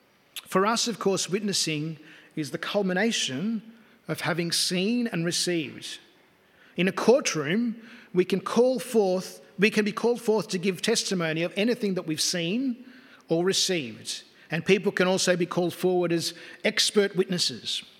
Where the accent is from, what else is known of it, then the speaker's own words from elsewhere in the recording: Australia; My background is Italian and Maltese, even though I was born here in Australia, first generation Australian, which means I grew up in a home and a culture that put a very high emphasis on family. We were a Christian family, a church-going family.